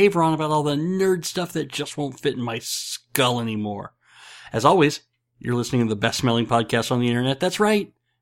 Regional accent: Nebraska, United States; No offense to anyone from Iowa. I'm from Nebraska. We got less people than you

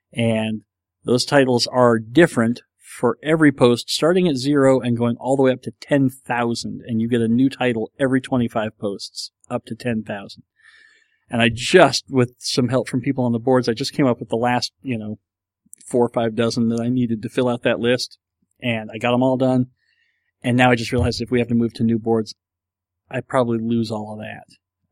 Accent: New England, United States; also born or lived in upstate New York, United States; Well, I'm not from Boston, but I am from New England. I did live in upstate New York for 9 years at different times.

